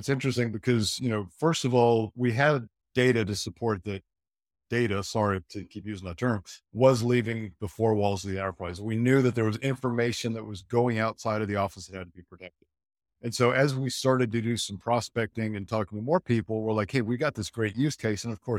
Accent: Illinois, United States; So grew up in the Midwest, outside of Chicago. Was born out there in the city of Broad Shoulders and went to school, undergraduate, University of Iowa, graduate degree, Notre Dame

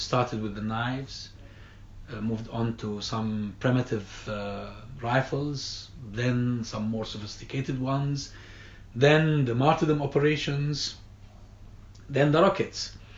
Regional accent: Hebron, West Bank, Palestine; carried out in response to the massacre carried out by Baruch Goldstein in Al-Bahar al-Ibrahimi in my hometown, in Hebron.

